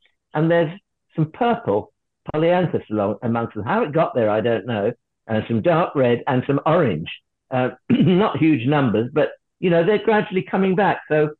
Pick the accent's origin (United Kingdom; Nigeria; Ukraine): United Kingdom; East of England; I said, I'm from Norfolk.